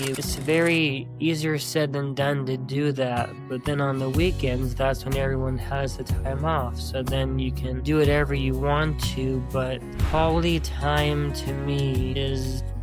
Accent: Canada; also born or lived in Ohio; now in North Carolina, United States; we lived in Canada for about 9 years. So I was raised in Canada for the majority of my childhood. And then we moved to Ohio for 5 years. And then now we're in North Carolina for about 18 plus years

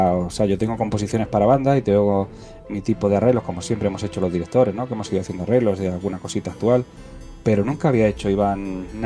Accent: Cúllar, Andalusia, Spain; allí en Granada, en Benamaurel, en una población cercana a Cúllar, a mi pueblo.

